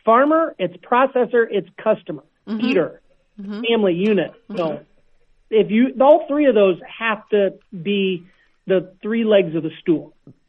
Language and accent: English; Strawberry Point, Iowa, United States; moved away; And I grew up in Iowa, Strawberry Point.